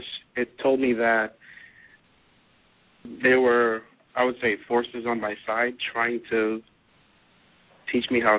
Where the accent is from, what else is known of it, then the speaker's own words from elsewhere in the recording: Jamaica; I'm originally from Jamaica.